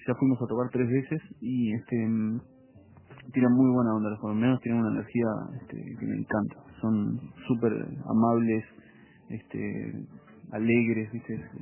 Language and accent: Spanish; Uruguay; moved away as an adult; also born or lived in France / Mexico; Yo nací en Francia, viví después en México 4 años, crecí acá en Uruguay y a los 20 años me volví a vivir a Francia. Recién ahí, a los 20 años, fue cuando me di cuenta de lo uruguayo que era, ¿no? O sea, para mí toda la vida, yo era franco-uruguayo.